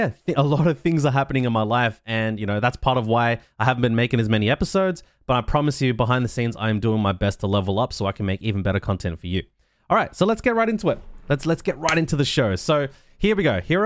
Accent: Melbourne, Victoria, Australia; I'm a guy from Melbourne, Australia, who did content creation for almost 7 years straight.

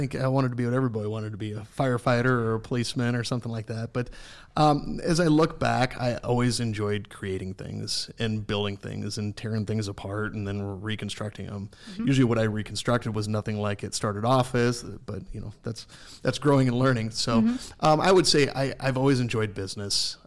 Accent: Ankeny, Iowa, United States; also born or lived in Fort Dodge; So Fort Dodge until I was 9, and then family relocated to Ankeny.

